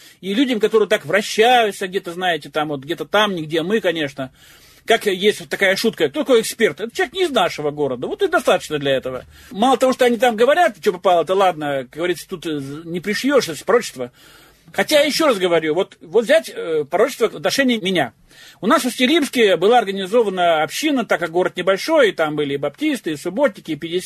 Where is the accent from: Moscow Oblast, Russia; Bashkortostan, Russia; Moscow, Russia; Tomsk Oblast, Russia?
Tomsk Oblast, Russia; Tomsk; потому что я томич, сибиряк, сибировчанин, еще хуже.